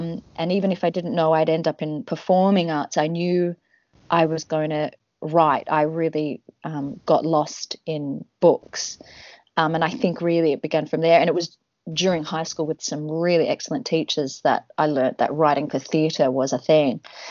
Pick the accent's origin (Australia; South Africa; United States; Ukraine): Australia; Traralgon, Victoria; I'm from a little town called Terrelgan in Gippsland, which is about 2 hours out of Melbourne. Not so far from where the big fires were. Sort of towards Mallacoota. So country town, coal mining industry, big paper mill, yeah